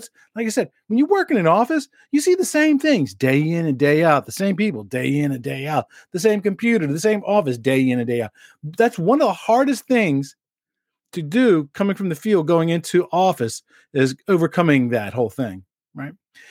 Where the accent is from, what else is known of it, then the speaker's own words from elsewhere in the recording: Maryland, United States; Baltimore's on my mind because I'm originally from Maryland